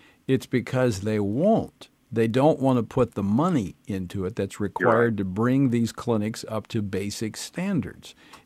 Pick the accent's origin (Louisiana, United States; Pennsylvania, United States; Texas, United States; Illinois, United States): Louisiana, United States; But even that proved to be an unreliable avenue for them in my home state of Louisiana